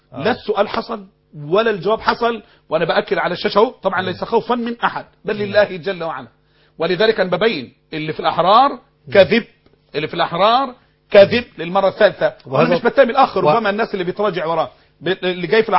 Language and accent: Arabic; Egypt; احنا مصريين